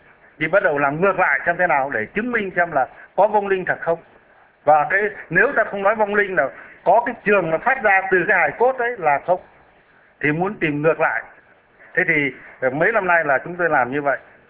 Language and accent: Vietnamese; Châu Giang, Hưng Yên, Vietnam; Thí dụ như quê tôi chẳng, cái xã tôi ngay chỗ tôi ở thì hai xã là một, về tách ra làm hai, Châu Giang về tách ra là Phái Châu Văn Giang riêng, Hải Hưng thì về tách ra là Hải Dương riêng